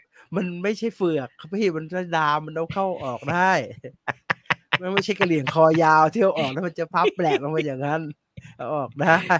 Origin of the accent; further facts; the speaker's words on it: Chiang Mai, Thailand; ในฐานะผมเป็นคนเชียงใหม่เนี่ยผมรู้สึกว่าไม่ต้องแก้หรอกครับ